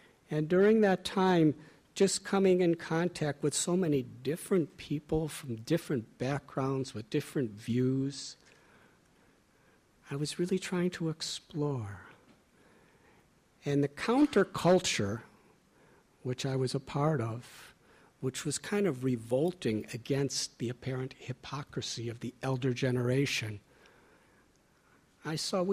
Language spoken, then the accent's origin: English; Chicago, Illinois, United States; I was born in Chicago in 1950 and spent my whole childhood living in America.